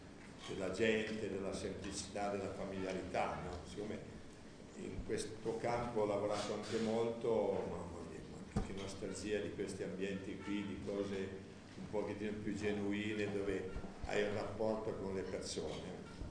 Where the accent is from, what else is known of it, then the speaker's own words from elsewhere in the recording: Turin, Piedmont, Italy; now in Rivoli, Italy; io sono torinese di Barriera di Milano, quindi non mi hanno detto questo, però sono residente in questo momento a Rivoli